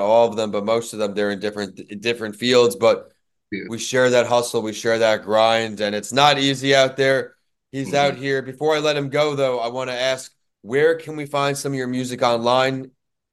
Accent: New York, United States; Growing up in New York

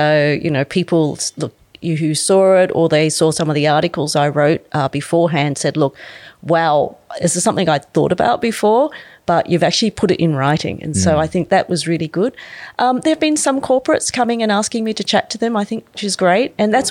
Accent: Tamworth, New South Wales, Australia; I'm fourth generation Asian Australian. Mm-hmm. I was born in Tamworth. So if anyone knows of where Tamworth is, they know it's like 5 hours from Sydney and it's the Australasian country music capital.

